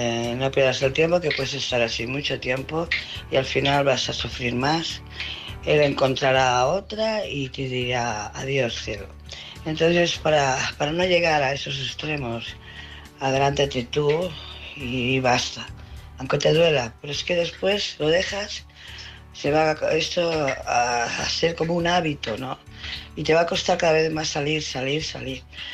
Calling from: Barcelona, Catalonia, Spain; de Barcelona.

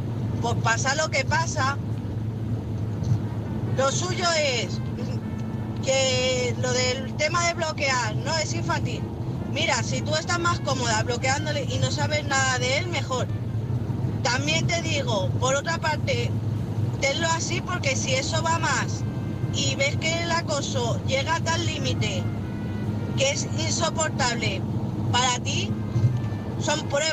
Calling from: Madrid, Community of Madrid, Spain; de Madrid.

